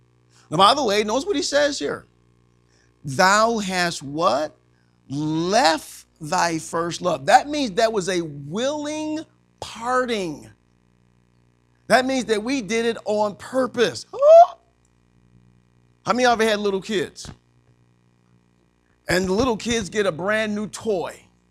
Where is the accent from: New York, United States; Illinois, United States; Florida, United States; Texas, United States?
Illinois, United States; Joliet; I'm not a thug just because I'm from Joliet, Illinois. There is something good that can come from Joliet, not just the prisoners.